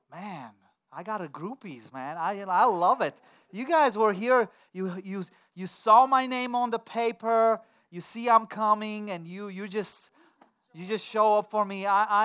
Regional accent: Romania; English is a second language; moved away; I come from Romania. I came here in 1996. I didn't speak any English when I came here.

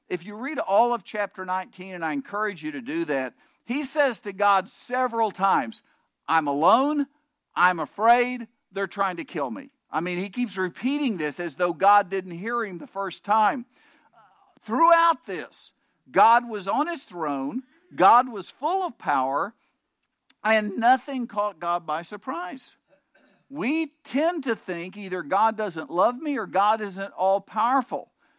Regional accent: Bowlegs, Oklahoma, United States; I grew up in Bowlegs, Oklahoma. There were still a lot of dirt roads then.

